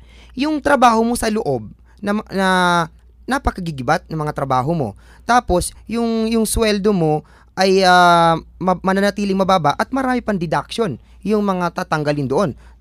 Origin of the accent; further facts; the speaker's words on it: Calabarzon, Philippines; tulad sa amin sa Laguna, ang minimum wage doon ay 315 lamang.